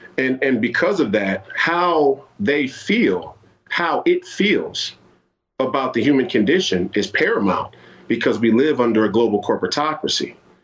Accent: Twin Cities, Minnesota, United States; You know, I grew up here in the Twin Cities to a blue-collar community.

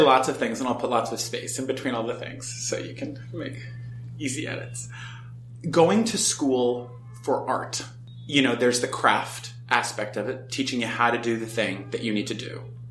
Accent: Los Angeles, California, United States; now in New York, United States; I'm from Los Angeles.

